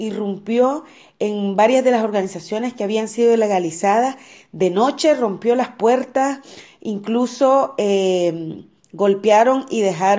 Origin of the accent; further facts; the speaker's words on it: Nicaragua; nicaragüense y activista feminista.